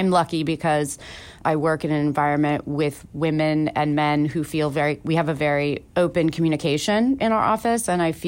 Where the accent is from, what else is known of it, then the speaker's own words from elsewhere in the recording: San Francisco, California, United States; You know, I grew up in San Francisco, so the first thing that came to mind is Fisherman's Wharf